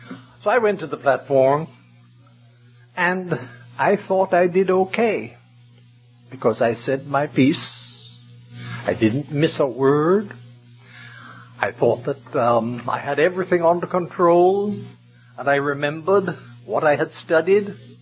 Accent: New York, United States; when I was a young lad growing up in Harlem, New York, attending Grace Gospel Chapel.

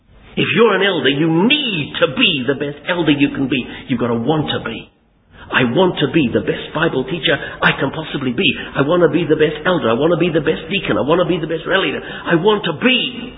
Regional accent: England, United Kingdom; I was a little boy and I was brought up in England

